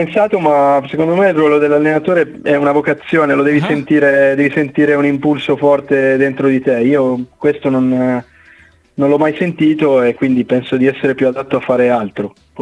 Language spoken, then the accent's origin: Italian; Turin, Piedmont, Italy; now in Frosinone, Italy; La mia casa è sempre Torino, certo. Anche se ormai ho vissuto metà della mia vita fuori da Torino, ecco. Però quando torno a casa ho un forte senso di appartenenza, le radici sono quelle.